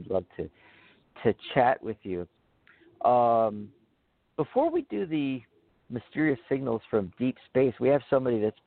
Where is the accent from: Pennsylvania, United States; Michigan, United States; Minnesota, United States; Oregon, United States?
Pennsylvania, United States; Philadelphia; born there; I was born in Philadelphia.